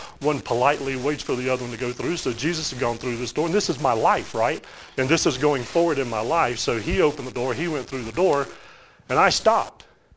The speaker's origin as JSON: {"language": "English", "region": "Southeast", "country": "United States", "accent": "Southern US", "said": "I was in the collegiate ministry at that time in the Southeast, if you can't tell by now from my accent."}